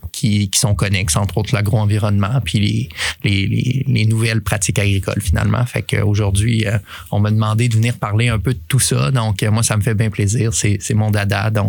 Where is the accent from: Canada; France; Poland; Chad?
Canada; Quebec; Je suis issu du milieu agricole, je viens de la Beauce, je suis acériculteur à temps perdu.